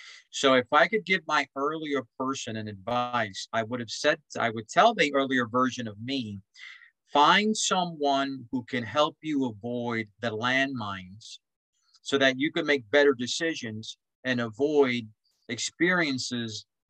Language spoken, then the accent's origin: English; New York City, New York, United States; I grew up in Spanish Harlem.